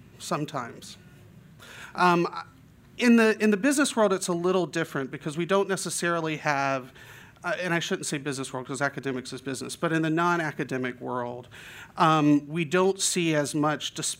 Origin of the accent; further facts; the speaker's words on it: North Carolina, United States; I'm from North Carolina, trained at Jefferson, so back and finished in 2007.